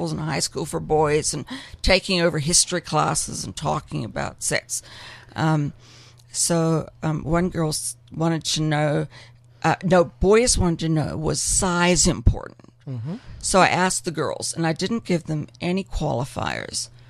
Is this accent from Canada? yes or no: no; South Africa; I'm born and bred in South Africa.